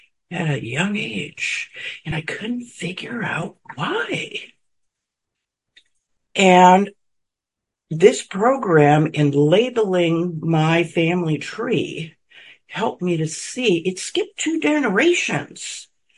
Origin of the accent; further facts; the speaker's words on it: Midwest, United States; And so I grew up in the Midwest.